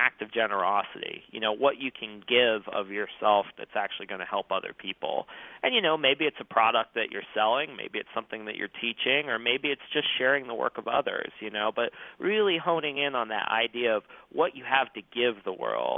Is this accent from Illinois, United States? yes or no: no; Circleville, Ohio, United States; now in Austin, United States; I spent the first two decades of my life in Ohio. I grew up in Circleville, and I went to school at Miami University in Oxford.